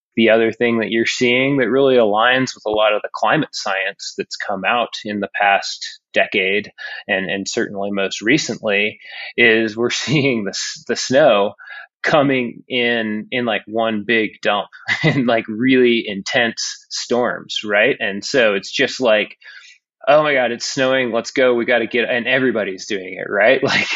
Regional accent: Utah, United States; I grew up poking around the Wasatch Mountains and in the wintertime and snowshoeing

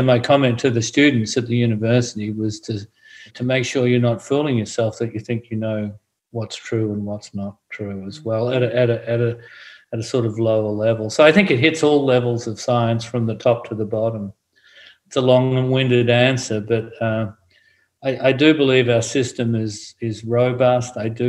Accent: Australia; maybe I've had some latitude by being Australian and being able to be forthright about things

